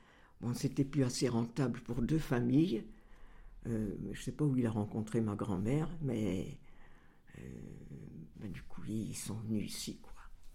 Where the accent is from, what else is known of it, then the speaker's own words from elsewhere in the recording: Vincennes, Île-de-France, France; born there; Moi, je suis né à Vincennes le 27 avril 1925